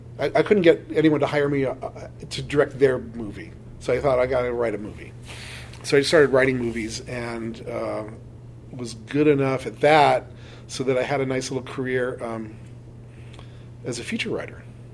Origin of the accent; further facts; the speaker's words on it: Los Angeles, California, United States; I grew up without any connection to it, even though I grew up in Los Angeles.